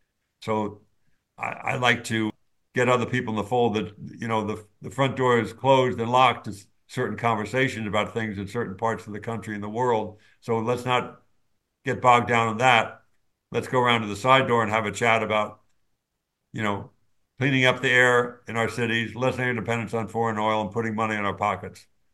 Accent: Los Angeles, California, United States; It started at the earliest age growing up in Los Angeles in the San Fernando Valley.

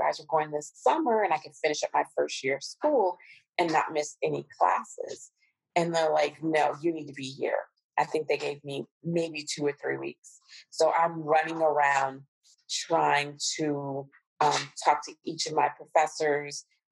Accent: Cincinnati, Ohio, United States; I remember being in Cincinnati, which is my hometown

